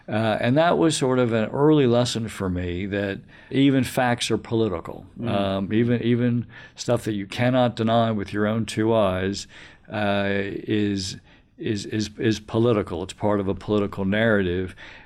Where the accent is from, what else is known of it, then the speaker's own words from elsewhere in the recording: New York, United States; fascinating for me as an American. I had grown up in New York